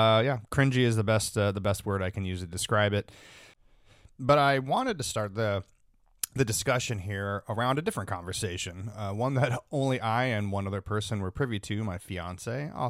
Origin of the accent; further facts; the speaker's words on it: United States; my European histories lacks, I am an American, so forgive me.